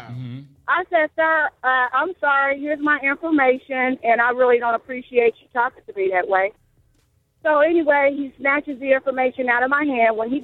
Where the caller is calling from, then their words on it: Indianapolis, Indiana, United States; I was pulled over by a police officer who at that time in our community, I'm calling from Indianapolis, was known for bad behavior with blacks.